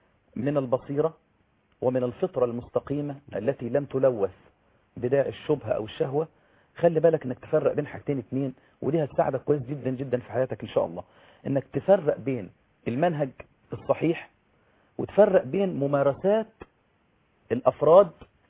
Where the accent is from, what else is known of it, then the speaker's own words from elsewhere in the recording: Egypt; يعني احنا عندنا في مصر هنا فضلنا عمر مديد محرومين من الشريعه الاسلاميه